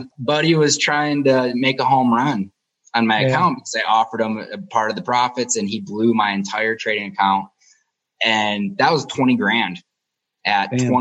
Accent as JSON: {"language": "English", "region": "Michigan", "country": "United States", "tie": "born or raised there", "said": "like it seems like I'm growing up in Michigan, right? Like it's the auto capital of the world."}